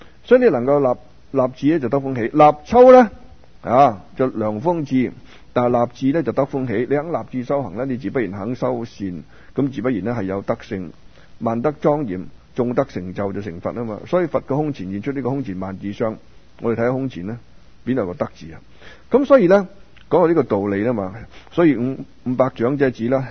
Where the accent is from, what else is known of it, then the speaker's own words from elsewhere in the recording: Hong Kong; also born or lived in Macau; now in Vancouver, Canada; 我哋已经嚟到加拿大温哥华，我嚟咗廿几年啦。你哋好多嚟到可能都比我仲耐添。咁我哋从香港嚟，或者出生喺香港，啊，我话出生喺澳门添。